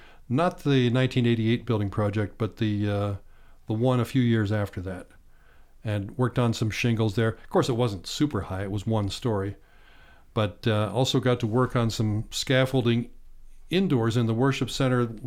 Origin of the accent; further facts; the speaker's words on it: Bedford, Pennsylvania, United States; Grew up on a farm 7 miles outside of Bedford, Pennsylvania, south central part of Pennsylvania.